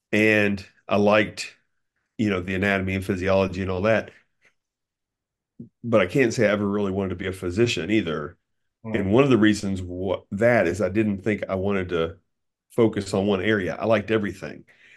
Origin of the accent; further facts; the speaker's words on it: Maysville, Kentucky, United States; Yeah, so I grew up in Maysville, Kentucky.